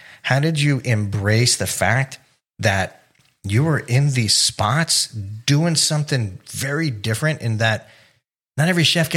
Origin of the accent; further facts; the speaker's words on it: Miami, Florida, United States; And you know, John and I, being that we're from Miami, you know, we're just, it's all about the U.